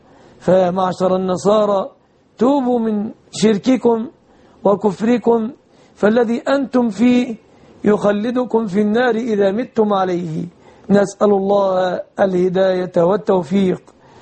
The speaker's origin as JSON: {"language": "Arabic", "country": "Egypt"}